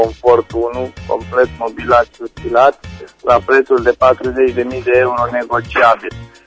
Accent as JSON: {"language": "Romanian", "town": "Băile Herculane", "region": "Caraș-Severin", "country": "Romania", "said": "sunt din Băile Herculane"}